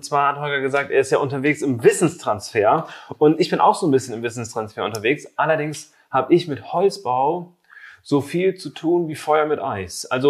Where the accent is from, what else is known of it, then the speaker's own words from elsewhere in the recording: Lower Saxony, Germany; ich komme aus Ostfriesland eigentlich